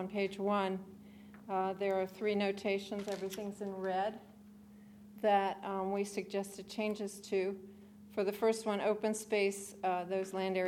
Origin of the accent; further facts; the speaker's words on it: Milton, Delaware, United States; I'm from Milton, Delaware.